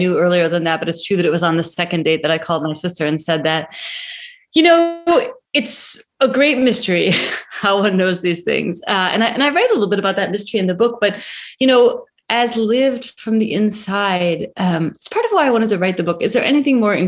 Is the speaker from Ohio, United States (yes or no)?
yes; Cleveland, Ohio, United States; I grew up in Cleveland. I have a deep, undying love of underdogs.